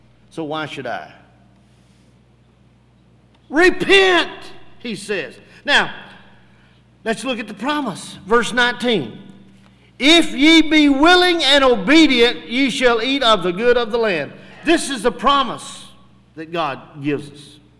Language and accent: English; United States; Now, I am an American. I believe that this nation is worth saving.